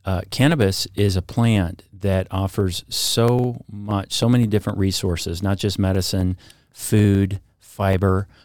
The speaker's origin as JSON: {"language": "English", "town": "Lewiston", "region": "Idaho", "country": "United States", "tie": "born or raised there", "lives_now": "Sandpoint, United States", "said": "I was born and raised in Lewiston. I've lived in Sandpoint for 23 years. I moved up there in 99."}